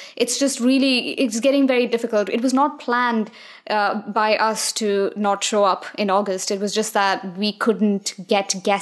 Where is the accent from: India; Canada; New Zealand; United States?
India; I was born and raised in India. I moved around quite a bit in India.